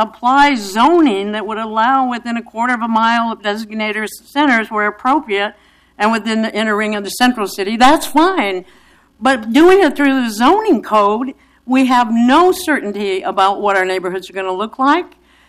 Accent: Oregon, United States; I'm from Multnomah.

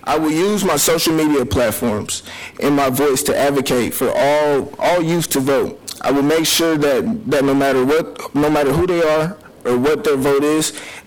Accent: Portland, Oregon, United States; As a young Black man growing up in Northeast Portland, I have been raised by two strong Black women, my mom and my grandma.

